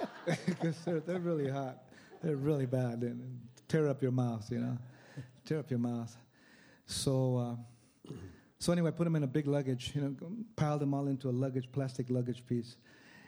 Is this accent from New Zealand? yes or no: no; California, United States; Because I'm from California. This is Texas.